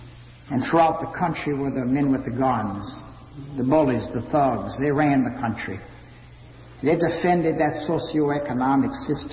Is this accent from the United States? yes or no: yes; Louisiana, United States; I came home from Vietnam so grateful to be alive, to be back in Louisiana with family and friends